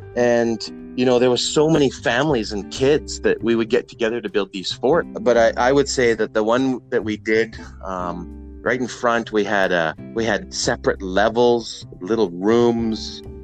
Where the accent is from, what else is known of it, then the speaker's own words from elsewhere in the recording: Vancouver, British Columbia, Canada; I grew up in East Van, and I'm out in the front of my house there. And I used to live at, I don't know, 34th and Gladstone.